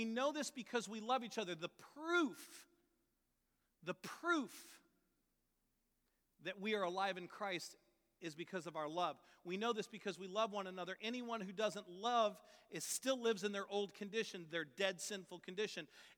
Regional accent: United States; We are American by nationality, but we are colors.

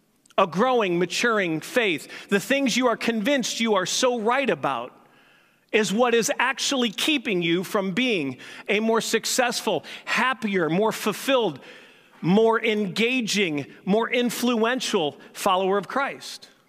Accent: St. Louis, Missouri, United States; accent: St. Louis; I mean, I grew up in St. Louis, and I didn't even realize I've lost my St. Louis affect in the way I speak

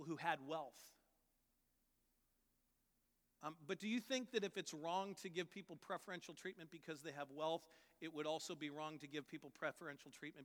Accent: United States; We are American by nationality, but we are colors.

